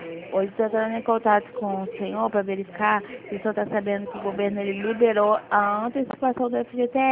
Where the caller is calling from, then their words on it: Duque de Caxias, Rio de Janeiro, Brazil; Oi, estou falando de Duque de Caxias, do C6 consignado.